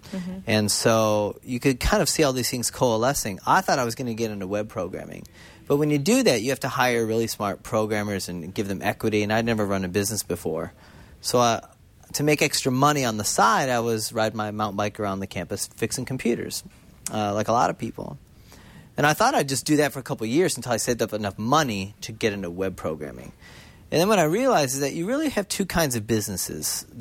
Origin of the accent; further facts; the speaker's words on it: Chicago, Illinois, United States; Yeah, I grew up in Chicago, and, you know, I mean, I graduated in 87 from high school